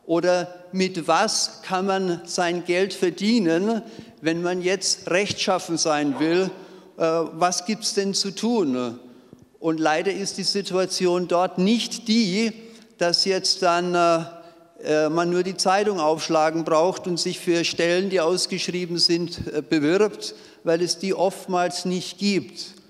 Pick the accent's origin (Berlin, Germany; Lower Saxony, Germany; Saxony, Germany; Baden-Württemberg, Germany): Baden-Württemberg, Germany; Ulm; Meine Frau und ich, wir kommen aus Ulm, das wurde schon gesagt